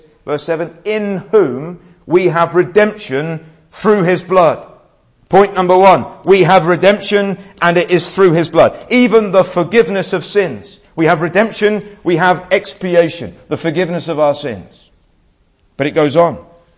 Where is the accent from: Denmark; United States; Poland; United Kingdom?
United Kingdom; I didn't really know how to pray being a Brit last year or earlier this summer.